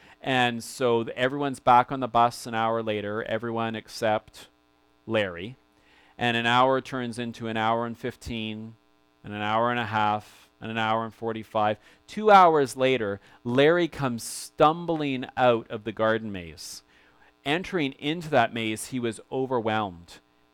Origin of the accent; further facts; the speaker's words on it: Winnipeg, Manitoba, Canada; Now, maybe I like it because it takes place for part of the story in my hometown of Winnipeg.